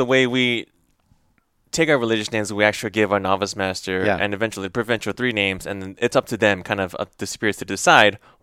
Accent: Cerritos, California, United States; Yes, I'm from Southern California. Yep. Born and raised in a town of Cerritos.

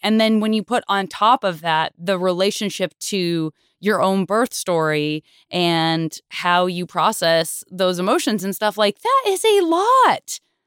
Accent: United States; it's a lot of complicated for as an American, which a hugely flawed nation

